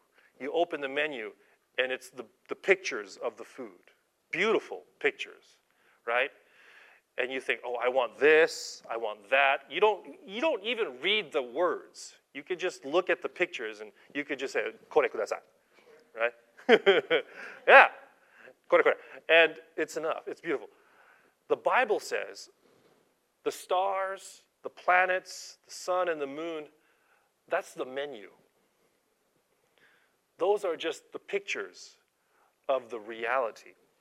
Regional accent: Los Angeles, California, United States; I grew up in Los Angeles, okay?

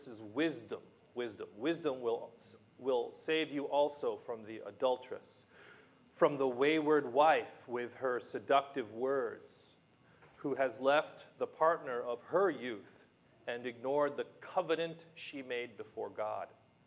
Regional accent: Los Angeles, California, United States; I'm from Los Angeles. Yeah, so Laker fan.

